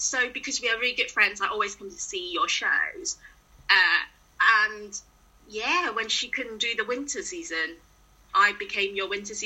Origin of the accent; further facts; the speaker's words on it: Hong Kong; Well, I'm from Hong Kong originally, and so when I started, like a lot of Chinese kids